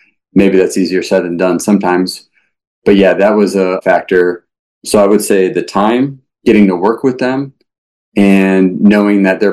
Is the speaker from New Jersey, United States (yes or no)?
no; Michigan, United States; they're from Illinois, I'm from Michigan